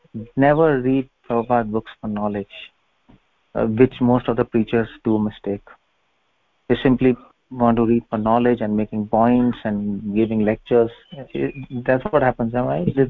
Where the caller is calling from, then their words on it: Badrikashram, Uttarakhand, India; Yes, yes, I'm speaking from Badrikashram.